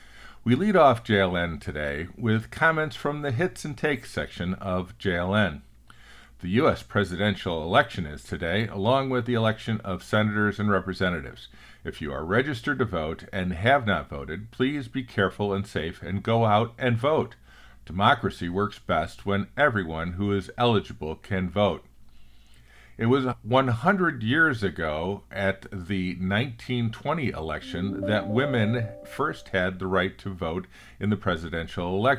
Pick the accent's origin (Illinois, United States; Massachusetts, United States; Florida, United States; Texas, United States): Illinois, United States; The Chicago Tribune is reporting that my home state of Illinois has set a new record for coronavirus cases 3 days in a row.